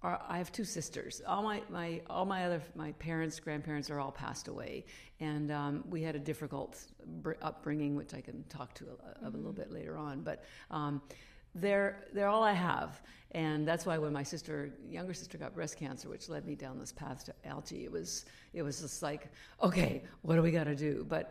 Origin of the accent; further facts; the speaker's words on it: Canada; now in Miami, United States; Maybe it's partly being Canadian. You're outdoors all the time.